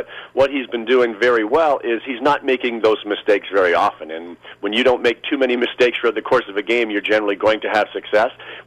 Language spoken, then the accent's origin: English; Windsor, Ontario, Canada; being Canadian, I mean, I see the Jays a little bit, but I'm a Windsor boy, which is right on the border of Detroit, so I actually grew up a Tiger fan all my life.